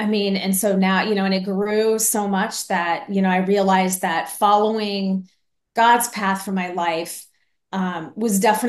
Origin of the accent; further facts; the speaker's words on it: Chicago, Illinois, United States; born there; I was born in Chicago, and I at 3 weeks old was adopted by an amazing family who I'm still very close to this very day.